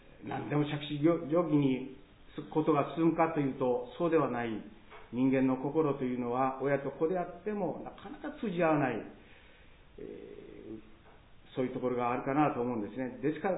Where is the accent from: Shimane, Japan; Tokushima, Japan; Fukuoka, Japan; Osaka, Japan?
Osaka, Japan; accent: Osaka dialect; 私こそ大阪弁の代表者みたいな言い方をしてますけど、